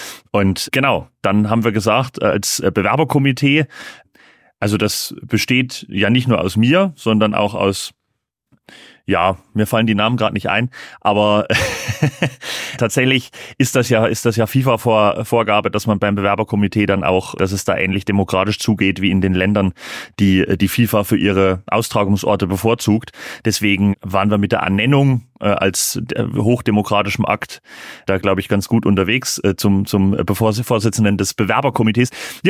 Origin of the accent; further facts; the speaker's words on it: Lauscha, Thuringia, Germany; nach wie vor dort, nach wie vor in Lauscha, in meinem Heimatort, aber natürlich auch viel unterwegs durch die Auftritte, durch die Comedy. Und genau, zwischendurch immer wieder in der Heimat.